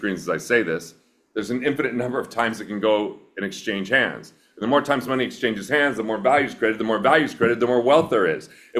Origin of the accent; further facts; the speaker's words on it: Price, Utah, United States; I'm from Price, Utah. I don't even know how to speak English hardly.